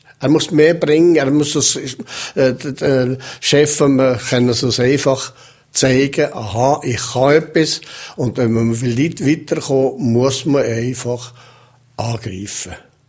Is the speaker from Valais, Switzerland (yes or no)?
yes; Valais, Switzerland; ich bin ein Walliser geblieben.